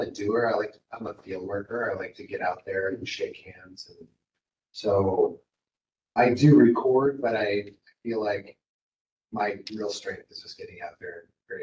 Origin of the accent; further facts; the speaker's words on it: Iowa, United States; growing up in Blackhawk County, kind of always admired West Flint